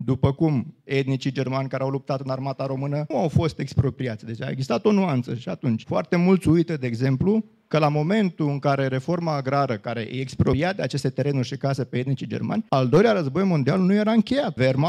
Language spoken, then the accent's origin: Romanian; Hunedoara, Hunedoara County, Romania; also born or lived in Transylvania; Eu sunt conjudețean cu autorul, cu domnul Budeancă, eu sunt din Hunedoara. Am învățat într-o școală în care aveam colegi maghiari, aveam colegi sași